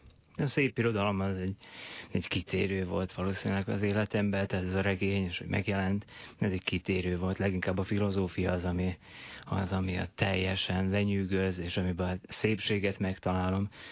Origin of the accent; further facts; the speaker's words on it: Kishegyes, Vojvodina, Serbia; now in Pécs, Hungary; Kishegyeshez, a szülőfalumhoz is elmélyült így a kötődés.